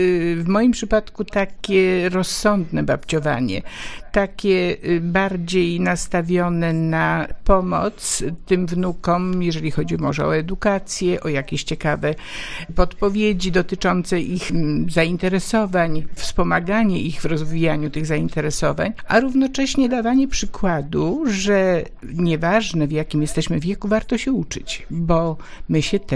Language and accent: Polish; Prudnik, Opole Voivodeship, Poland; Jestem z Prudnika. Jestem przedstawicielem seniorów prudnickich.